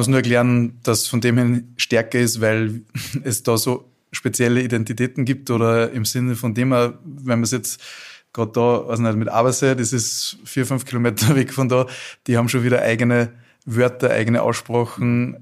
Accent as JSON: {"language": "German", "town": "Strobl", "region": "Salzburg", "country": "Austria", "tie": "born or raised there", "also_born_or_lived": "Bad Ischl", "said": "es ist auf jeden Fall meine Heimat, auf jeden Fall. Also ich bin in Bad Ischl geboren und in Strobl aufgewachsen. Mein ganzes Leben lang war er nie großartig weg, bis ich dann nach der Schule nach Salzburg gezogen bin und dann anschließend nach Linz."}